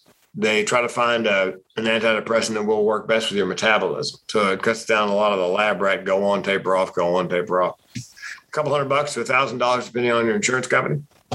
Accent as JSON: {"language": "English", "town": "Raleigh", "region": "North Carolina", "country": "United States", "tie": "born or raised there", "said": "Raleigh, North Carolina."}